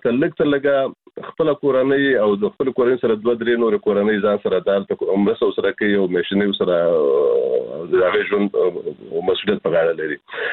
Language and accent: Pashto; Kunar, Afghanistan; now in Germany; زه پېژنم د کونړ نه راغلی یم